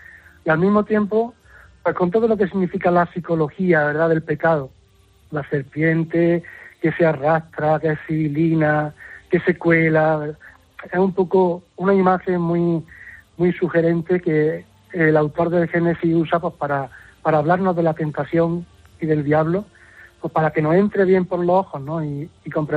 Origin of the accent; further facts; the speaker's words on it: Puente Genil, Andalusia, Spain; Claro, soy natural de Puente Genil.